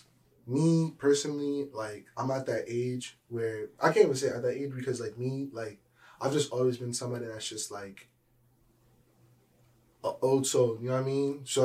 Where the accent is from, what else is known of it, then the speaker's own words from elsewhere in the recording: United States; born there; And I was conceived in Guyana, and I was born here in America, you know what I mean?